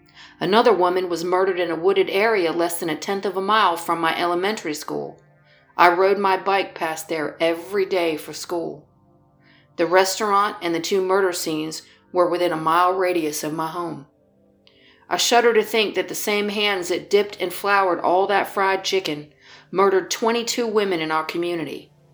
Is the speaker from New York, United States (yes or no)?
no; Daytona Beach, Florida, United States; I grew up in Daytona Beach, Florida in the 1970s and 80s.